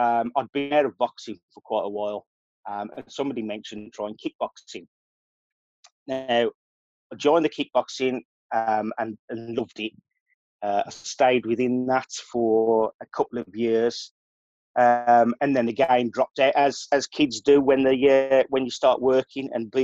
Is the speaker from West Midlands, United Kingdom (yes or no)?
yes; Birmingham, West Midlands, United Kingdom; accent: UK; Well, first of all, let me apologise for my accent. It's a very rough accent from the UK. Some of you might actually realise that I'm from a place called Birmingham.